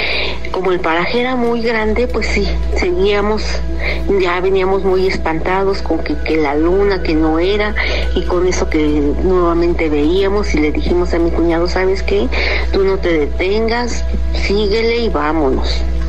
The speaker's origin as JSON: {"language": "Spanish", "region": "State of Mexico", "country": "Mexico", "said": "y soy del Estado de México."}